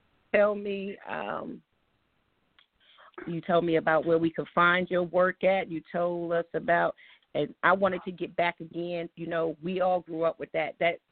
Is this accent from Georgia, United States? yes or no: no; Brooklyn, New York, United States; but I was raised in Brooklyn, and that is what our summers consisted of.